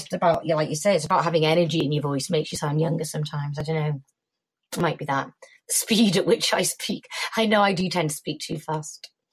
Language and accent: English; Liverpool, North West England, United Kingdom; accent: Scouse; So my accent's never been that really harsh Scouse. In fact, a lot of people, when they don't know me, sometimes think I'm Welsh because I think I sound like I might be from North Wales.